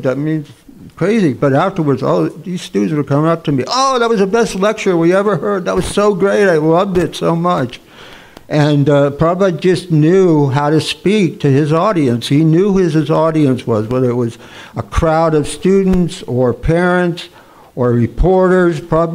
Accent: Gainesville, Florida, United States; I'd say, I'm from Gainesville.

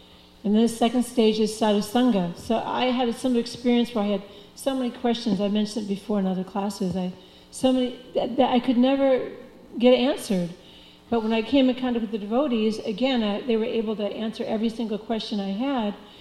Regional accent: India; in Ireland, we had gone to the temple. And I always avoided them on the streets because, you know, being an Indian, they would always approach us, you know.

